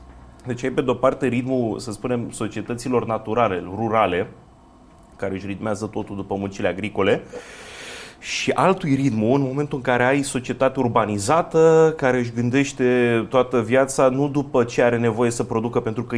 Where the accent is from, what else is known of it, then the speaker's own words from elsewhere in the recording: Bărăgan, Romania; Acum, dat fiindcă eu vin din Bărăgan și cumva am fost martor